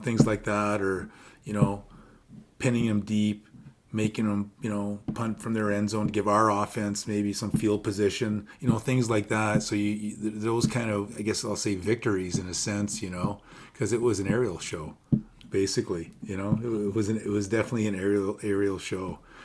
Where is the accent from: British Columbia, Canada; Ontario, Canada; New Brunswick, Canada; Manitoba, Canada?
Ontario, Canada; Toronto; I grew up in Toronto. I got family there